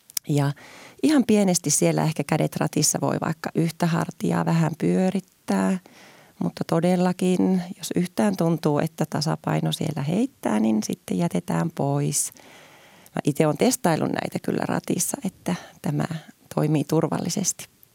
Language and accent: Finnish; Kuopio, North Savo, Finland; moved away as an adult; also born or lived in Helsinki; now in Jyväskylä, Finland; Mä oon syntynyt Helsingissä, kun mun isä ja äiti oli siellä opiskelemassa ja sitten voin sanoa itteni kuopiolaiseksi, että Kuopiosta on tullut sitten opiskelemaan tänne liikunnalle.